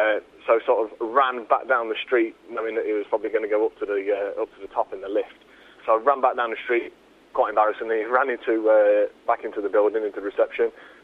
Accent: Tamworth, West Midlands, United Kingdom; I'm 24, and I'm from Tamworth.

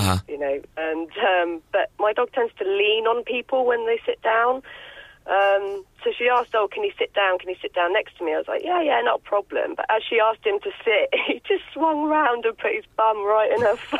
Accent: Andover, South East England, United Kingdom; I'm 26. And I'm from Andover.

